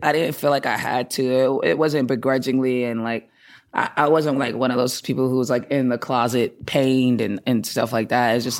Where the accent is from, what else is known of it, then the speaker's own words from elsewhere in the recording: Boston, Massachusetts, United States; also born or lived in Atlanta; Like, I grew up in Boston. I'm from Boston. Lived there my whole life. I went to Atlanta. I was in my 20s to go to school. And I stayed there for like 8 years and then moved back home.